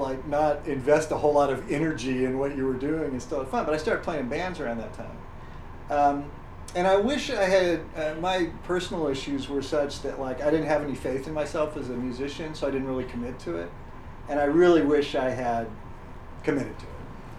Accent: El Paso, Texas, United States; also born or lived in New York; now in Austin, United States; No. I grew up in El Paso.

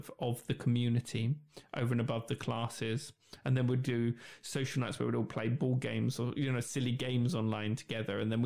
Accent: United Kingdom; We're just going to sit here with a cup of tea, as British people do.

